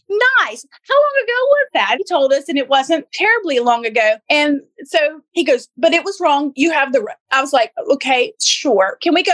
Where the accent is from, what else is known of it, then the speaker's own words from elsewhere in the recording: Shelby, North Carolina, United States; I have a family. I'm from the South. We do odd. Okay. You feel me? I mean, I'm from Shelby, North Carolina. We do a little odd.